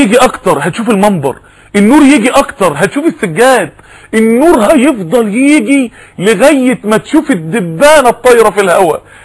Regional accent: Mansoura, Dakahlia, Egypt; في بعض الناس يعني عندنا في المنصورة قالوا لي

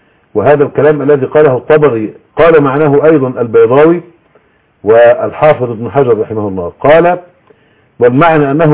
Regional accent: Egypt

